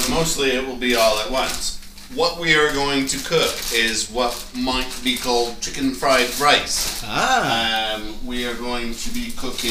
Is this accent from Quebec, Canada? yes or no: no; Ottawa, Ontario, Canada; John and I grew up in Ottawa